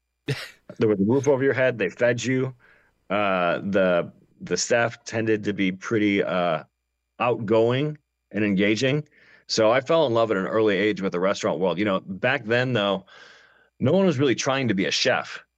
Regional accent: Detroit, Michigan, United States; now in Chicago, United States; I'm from Detroit, Chicago. There were a lot of couches for me to sleep on in Chicago.

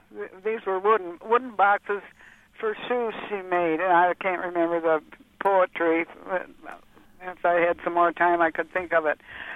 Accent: Michigan, United States; now in Urbana, United States; Yes. I'm ancient. I grew up in Michigan. I'm calling from Urbana.

